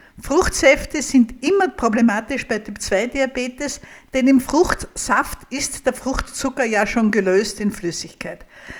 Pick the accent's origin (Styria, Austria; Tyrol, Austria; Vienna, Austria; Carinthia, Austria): Styria, Austria; Ich komme aus der Steiermark in Österreich